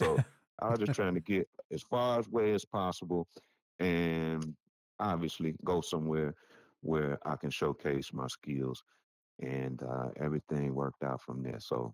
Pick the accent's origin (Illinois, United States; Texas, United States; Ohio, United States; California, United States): Illinois, United States; Chicago; also born or lived in New York; now in Wyoming, United States; people always try to laugh at me to know that I'm from Chicago, know that I lived in New York.